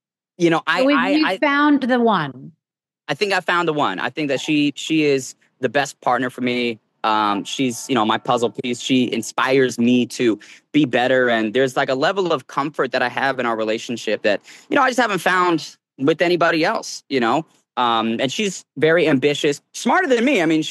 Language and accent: English; Phoenix, Arizona, United States; that's someone that's born and raised in Phoenix